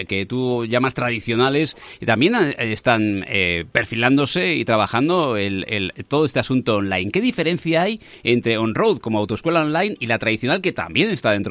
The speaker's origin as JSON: {"language": "Spanish", "country": "Spain", "said": "¿Cómo somos los españoles"}